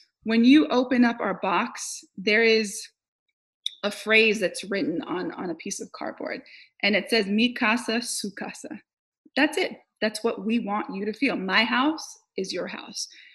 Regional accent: Haiti; I mentioned earlier, I'm from Haiti.

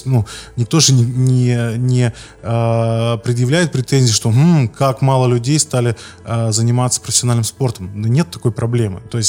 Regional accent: Arkhangelsk Oblast, Russia; Вот я, например, не из Москвы, я из маленькой деревни в Архангельской области, и до 18 лет у меня не было нормального интернета.

